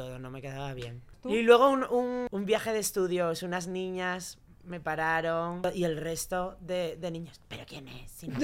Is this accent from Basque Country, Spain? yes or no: no; San Juan de la Arena, Asturias, Spain; soy de Avilés. Soy de San Juan de la Arena.